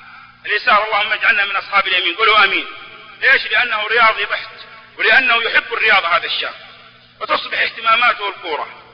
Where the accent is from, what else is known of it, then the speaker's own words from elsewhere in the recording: Jeddah, Makkah Province, Saudi Arabia; مرة من المرات دخلت أحد الأحياء عندنا في جدة